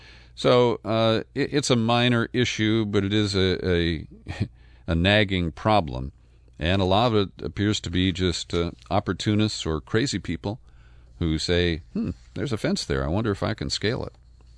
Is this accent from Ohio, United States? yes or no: yes; Cincinnati, Ohio, United States; at a retirement home in my hometown of Cincinnati